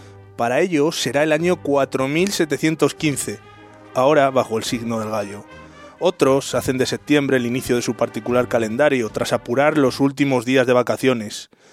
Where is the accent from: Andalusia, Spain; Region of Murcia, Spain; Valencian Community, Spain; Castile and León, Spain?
Castile and León, Spain; Medina de Rioseco; Nosotros comenzamos nuestro año cuando consideramos oportuno, que para eso somos de Rioseco.